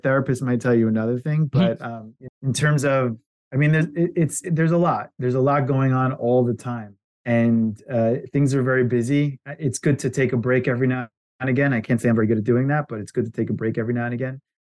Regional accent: New Jersey, United States; After growing up in New Jersey and, you know, with the cold winters and going to college in New York

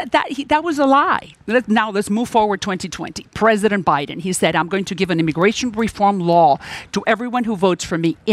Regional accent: Miami, Florida, United States; born there; I was born in Miami 5 months after they came from escaping the Cuban Revolution.

